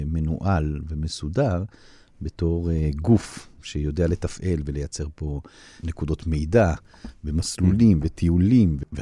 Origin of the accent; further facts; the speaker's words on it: Kfar Netter, Central District, Israel; now in Kfar Aza, Israel; אני במקור מכפר נטר, ליד נתניה.